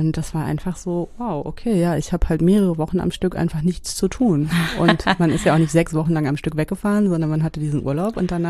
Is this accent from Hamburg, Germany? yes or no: no; Travemünde, Schleswig-Holstein, Germany; mit meiner Freundin, die ich schon öfter erwähnt habe, mit der ich da auch aufgewachsen bin in Travemünde